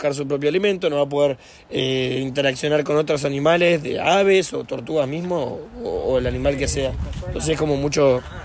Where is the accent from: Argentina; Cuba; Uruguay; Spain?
Uruguay; Rivera; yo también soy de Rivera.